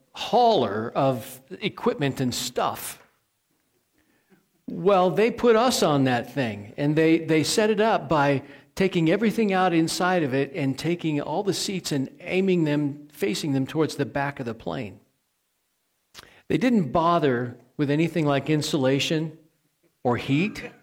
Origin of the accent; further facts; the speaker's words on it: Maine, United States; also born or lived in Illinois; I grew up I was born in Illinois, and I kind of grew up a little bit in Maine. So Maine got a lot of snow.